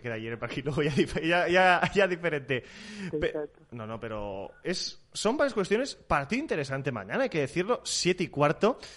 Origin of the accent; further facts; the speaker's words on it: Valencian Community, Spain; Aunque somos valencianos, aguantamos la lluvia, ¿eh?